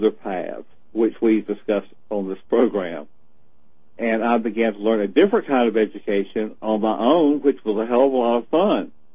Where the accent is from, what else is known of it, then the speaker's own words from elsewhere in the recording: Camden, South Carolina, United States; I grew up in Camden, which is the oldest inland town in the state.